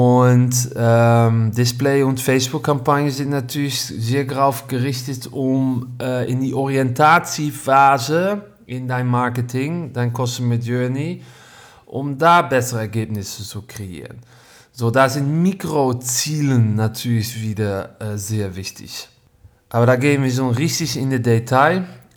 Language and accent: German; Netherlands; Ich bin Holländer